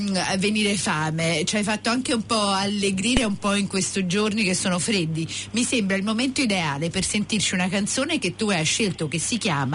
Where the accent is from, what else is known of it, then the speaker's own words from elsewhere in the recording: Naples, Campania, Italy; siamo napoletani